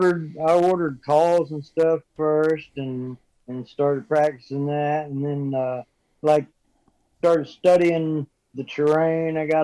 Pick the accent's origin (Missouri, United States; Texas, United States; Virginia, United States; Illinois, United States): Missouri, United States; Fair Grove; I grew up in Fairgrove, Missouri, and I've spent most of my life outdoors hunting and fishing